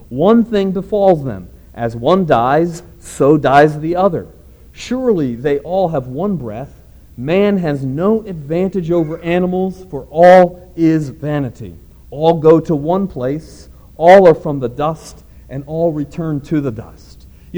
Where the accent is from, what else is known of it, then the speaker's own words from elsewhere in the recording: Princeton, New Jersey, United States; Just outside my hometown of Princeton, New Jersey, is a medical research lab